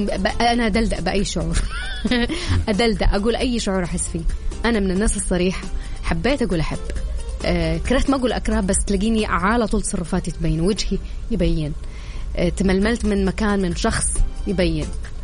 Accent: Mecca, Makkah Province, Saudi Arabia

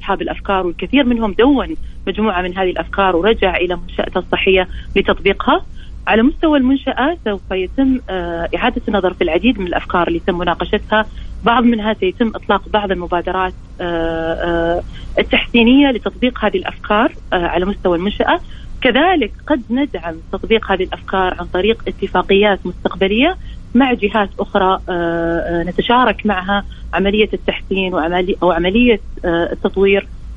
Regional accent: Saudi Arabia; الممكنات احنا عندنا في المملكة العربية السعودية عندنا رؤية داعمة للابتكار

